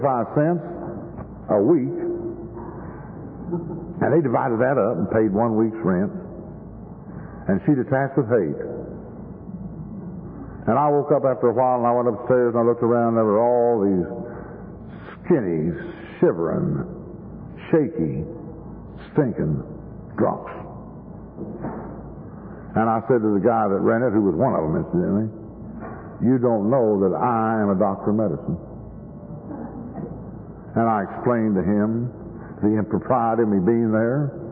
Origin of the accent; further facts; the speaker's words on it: Oklahoma City, Oklahoma, United States; You see, I was raised in Oklahoma City, and I was just 125 miles from Oklahoma City, and I'm an only child.